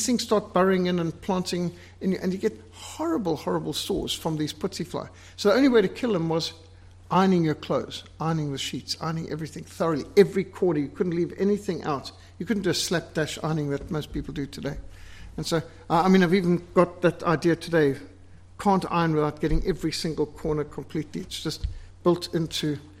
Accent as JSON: {"language": "English", "country": "Zimbabwe", "tie": "born or raised there", "said": "growing up in Rhodesia"}